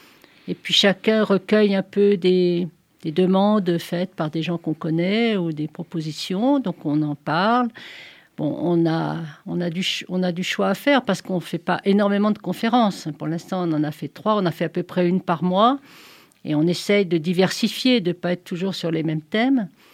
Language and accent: French; Grenoble, Auvergne-Rhône-Alpes, France; Donc moi, je viens de Grenoble